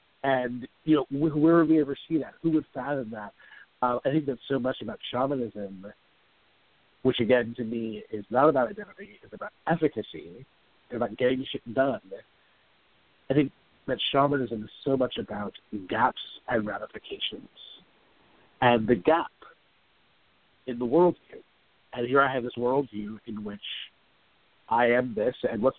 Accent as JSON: {"language": "English", "region": "New York", "country": "United States", "tie": "born or raised there", "said": "specifically where that intersects with the house I was raised in New York"}